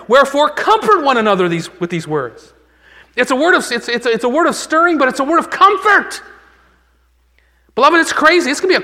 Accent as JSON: {"language": "English", "region": "Michigan", "country": "United States", "said": "We're from Michigan."}